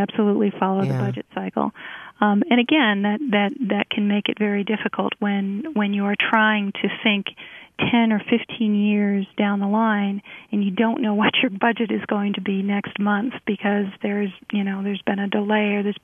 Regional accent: United States; But as an American, I feel like this is something that would be hard to do anywhere else

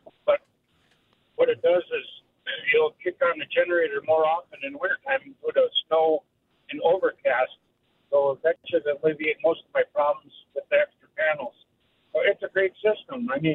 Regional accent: Menominee, Michigan, United States; from Menominee on the way to Milwaukee, and I have a solar system.

